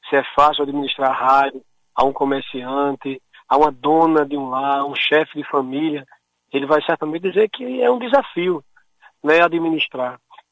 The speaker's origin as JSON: {"language": "Portuguese", "town": "Olinda", "region": "Pernambuco", "country": "Brazil", "tie": "born or raised there", "said": "como muitos olindenses sabem, eu nasci e me criei justamente em Peixinhos, ali praticamente na Presidente Kennedy, morei 16 anos ao lado da padaria Pajeú"}